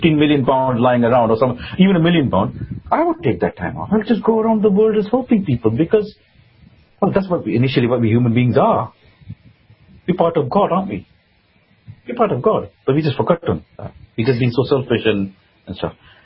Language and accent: English; United Kingdom; born there; I'm a British citizen. I was born in this country, so I'm a British citizen.